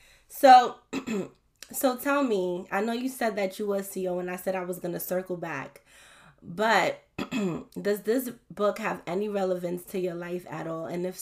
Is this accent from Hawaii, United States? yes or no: no; New York, United States; growing up in Crown Heights, Brooklyn, like, I loved me a hood nigga.